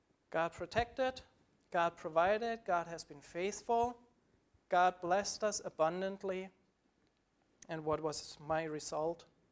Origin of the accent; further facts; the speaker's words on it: Germany; English is a second language; growing up in Germany, growing up being very sheltered, having enough to eat all the time